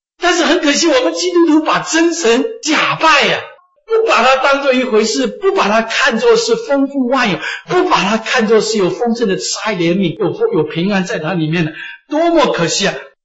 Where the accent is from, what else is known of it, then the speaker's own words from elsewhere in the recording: China; 我们中国人说覆水难收，破镜难圆